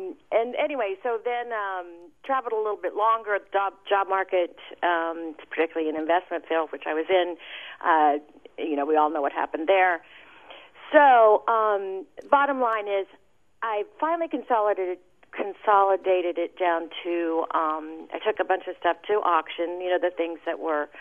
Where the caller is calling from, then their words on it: New York, United States; I'm calling from the East End of Long Island.